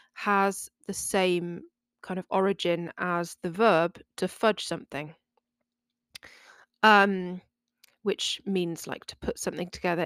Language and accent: English; United Kingdom; speaking as a British person